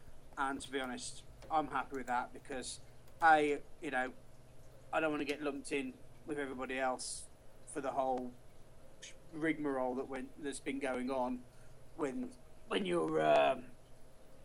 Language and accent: English; United Kingdom; I'm from Britain